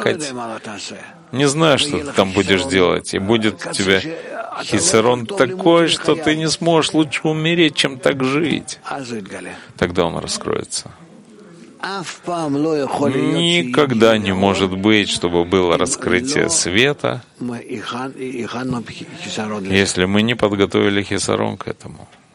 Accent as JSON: {"language": "Russian", "country": "Turkey", "lives_now": "New York, United States", "said": "Я студентка в КБЮ. Я живу в Нью-Йорке. Я из Турции сама."}